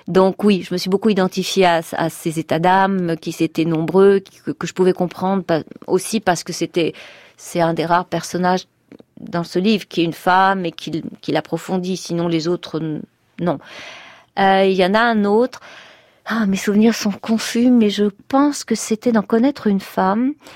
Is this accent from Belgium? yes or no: no; France; L'hébreu est une langue vraiment difficile pour nous, en tant que Français.